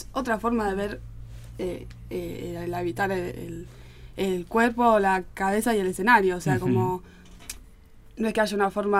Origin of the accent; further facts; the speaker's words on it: El Bolsón, Río Negro, Argentina; born there; Paso siempre, nací en el Bolsón y es la primera vez que piso tierra